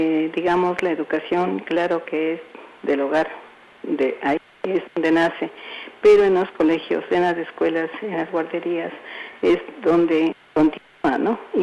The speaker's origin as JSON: {"language": "Spanish", "country": "Ecuador", "said": "una aspiración como ecuatoriana, de que verdaderamente el Ecuador pueda ser un país con educación"}